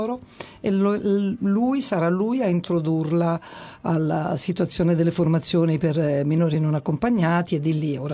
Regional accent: Apulia, Italy; born there; now in Rome, Italy; in Puglia, quindi sono terrona almeno quanto te.

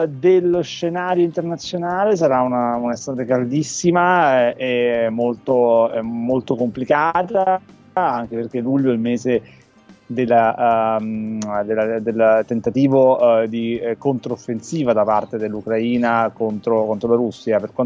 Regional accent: Palermo, Sicily, Italy; da siciliano, da palermitano

